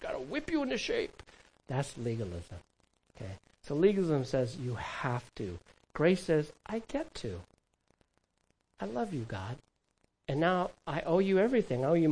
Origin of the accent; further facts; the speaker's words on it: California, United States; I read my growing up in California